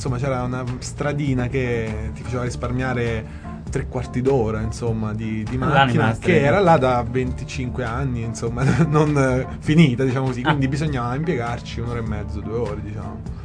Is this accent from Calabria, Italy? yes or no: no; Campania, Italy; un comune vicino alle mie parti, diciamo così, provincia di Salerno